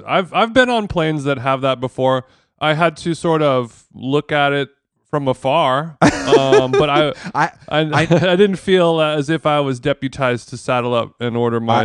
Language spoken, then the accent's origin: English; Michigan, United States; We're from Michigan. We just wanted to come check it out.